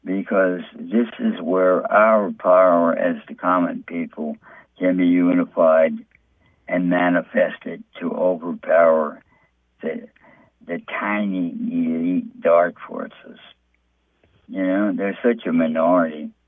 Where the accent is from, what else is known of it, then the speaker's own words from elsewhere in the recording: United States; I'm talking to you, Americans. I'm American. I'm in New York City here.